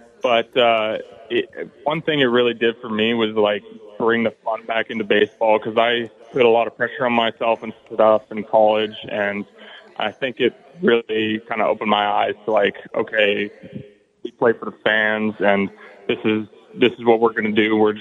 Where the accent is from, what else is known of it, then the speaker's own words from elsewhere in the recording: Canada; moved away as an adult; now in United States; Yeah, so I grew up in Canada, moved out west in Canada for 2 years, just for my last 2 years of high school.